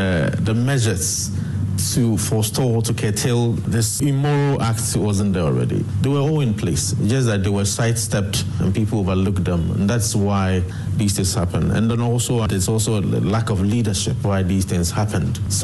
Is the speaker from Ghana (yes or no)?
yes; Ghana; As Ghanaian citizens, there are several battles that we need to fight.